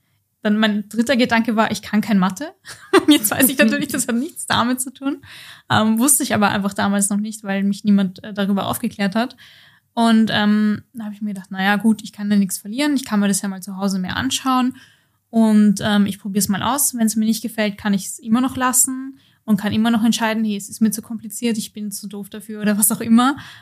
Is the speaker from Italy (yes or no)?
no; Poland; German is a second language; Ich komme ursprünglich aus Polen